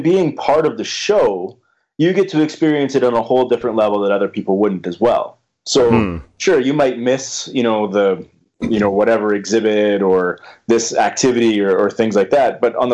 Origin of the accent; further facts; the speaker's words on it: Canada; Hoth wasn't always that exciting as a kid growing up in Canada, I can assure you.